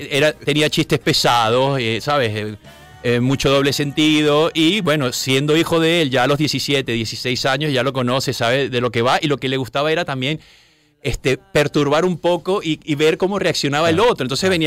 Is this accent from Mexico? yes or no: no; Venezuela; ya como venezolano crecimos en este país de bullying, en este chalequeo constante